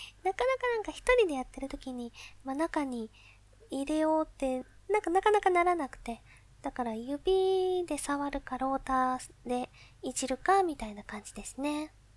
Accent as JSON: {"language": "Japanese", "region": "Saitama", "country": "Japan", "said": "出身地は埼玉です。"}